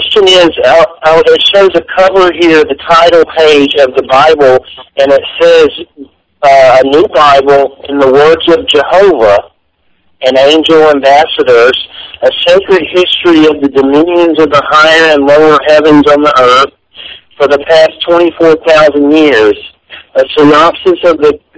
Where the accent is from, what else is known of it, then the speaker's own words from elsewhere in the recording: Georgia, United States; now in Florida, United States; I'm just the way you do it, but I'm also from Georgia.